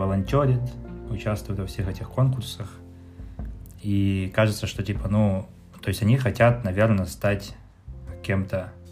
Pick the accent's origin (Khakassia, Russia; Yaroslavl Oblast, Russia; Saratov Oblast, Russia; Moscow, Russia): Khakassia, Russia; я из Хакасии, то есть это еще это меньше, это та же культура